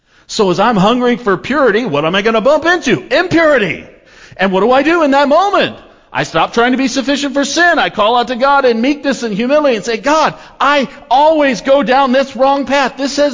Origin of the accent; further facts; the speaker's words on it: Kansas, United States; I came from Kansas. They always say, shalom, y'all.